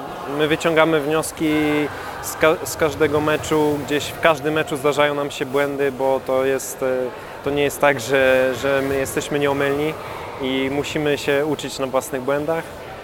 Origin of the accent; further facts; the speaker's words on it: Gdańsk, Pomeranian Voivodeship, Poland; Gdańsk to jest moje rodzinne miasto.